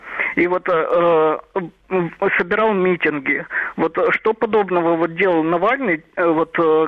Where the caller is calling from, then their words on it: Odesa, Odesa Oblast, Ukraine; Здравствуйте